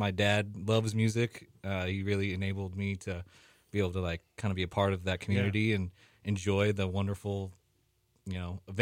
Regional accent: Winters, California, United States; Growing up, I went to music my whole life. I'm from Winters, which is, like, a very musical community.

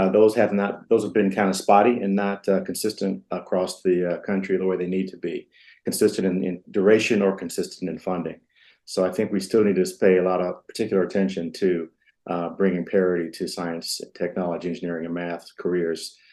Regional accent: St. Louis, Missouri, United States; they picked 30 or so talented students from around the St. Louis area, my hometown

